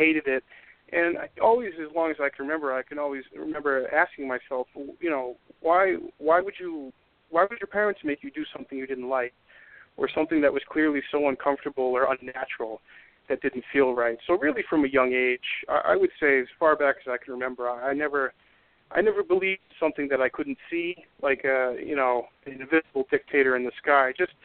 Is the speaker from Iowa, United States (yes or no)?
no; Framingham, Massachusetts, United States; born there; Well, I was born outside of Boston in a town called Framingham, Massachusetts in 1986. And I was born to Irish, parents of Irish descent.